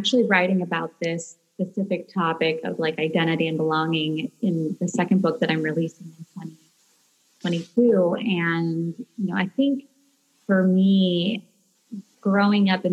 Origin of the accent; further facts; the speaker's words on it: Chile; I'm Latina because I, you know, I grew up in Chile